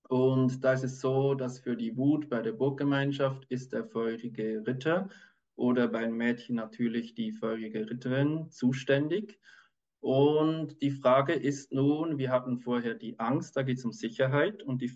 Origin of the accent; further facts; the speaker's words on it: Switzerland; ich bin aus der Schweiz und arbeite seit 14 Jahren mit Kindern